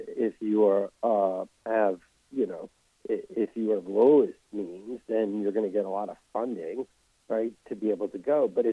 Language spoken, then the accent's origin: English; New York, United States; I know I grew up in New York, and I went to Queens College, and I had to pay tuition.